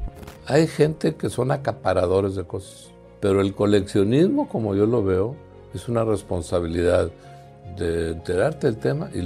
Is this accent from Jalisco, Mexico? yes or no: no; Monterrey, Nuevo León, Mexico; born there; nací en Monterrey, en un hospital que estaba ahí en la Chepevera